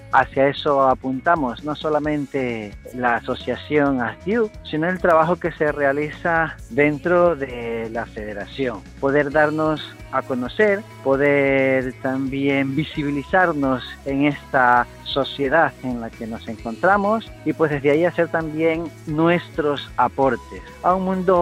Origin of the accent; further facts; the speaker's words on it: Guayaquil, Guayas, Ecuador; soy de Guayaquil, Ecuador